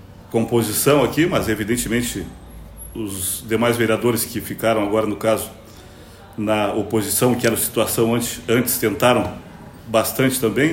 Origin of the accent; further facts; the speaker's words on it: Piratini, Rio Grande do Sul, Brazil; eu fui vereador também na minha cidade natal, lá Piratini, fui presidente da Câmara lá, né, entre 2000 e 2004, depois fui para Pelotas